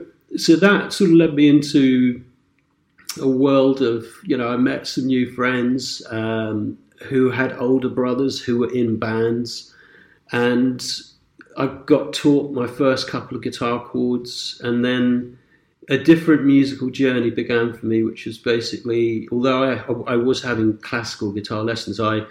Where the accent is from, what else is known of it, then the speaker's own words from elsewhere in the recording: Whitstable, South East England, United Kingdom; I grew up in Whitstable. I think that was a good place to grow up because a lot of people were very into music.